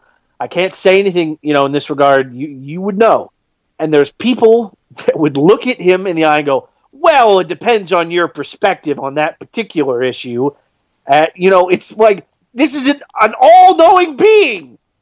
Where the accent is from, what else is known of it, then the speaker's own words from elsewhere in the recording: the South, United States; As a person growing up in the South, I can tell you that it's very tethered with actual religion.